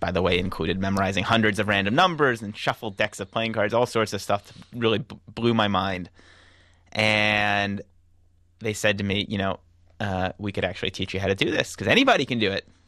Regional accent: Washington, District of Columbia, United States; I grew up in Washington listening to your show, listening to Kojo, the whole crew here

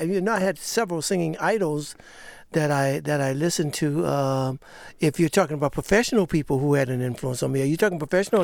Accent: Detroit, Michigan, United States; is the first voice that I ever remember hearing as a baby in growing up in Detroit.

